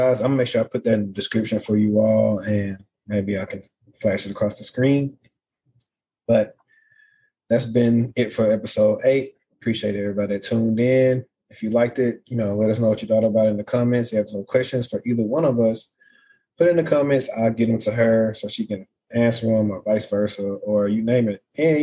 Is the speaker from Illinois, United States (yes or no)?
no; Shreveport, Louisiana, United States; I mean, we're from Louisiana, so I mean, it's probably, you know, more sped up than, you know, our slow town living where we come from